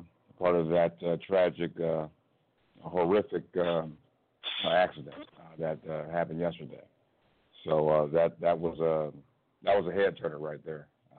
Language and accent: English; Cleveland, Ohio, United States; I am locally from Cleveland, and I'm running for the highest office in the land in 2020.